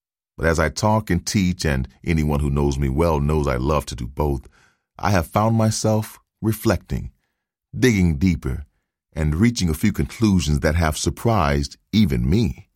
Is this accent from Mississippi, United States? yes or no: yes; Mississippi, United States; English is a second language; also born or lived in California; I dreamed of going back to my home state of Mississippi and sharing the love and joy of Jesus Christ that I had discovered in California.